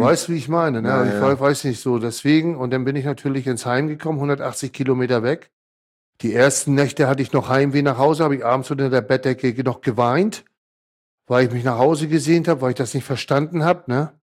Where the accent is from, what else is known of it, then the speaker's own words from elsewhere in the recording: Hamburg, Germany; born there; Bin ja 1966 geboren in Hamburg.